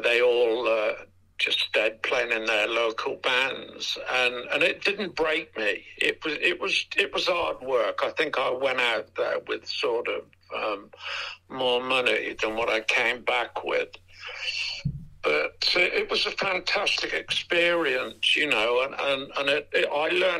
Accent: Evesham, West Midlands, United Kingdom; born there; I was born in Evesham. I was born in 1946.

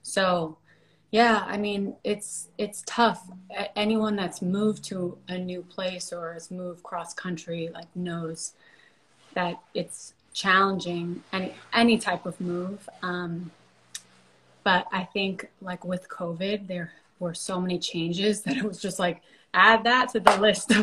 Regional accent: New York, United States; moved away as an adult; now in Los Angeles, United States; I am from New York originally, and have been living in LA for the last 8 years.

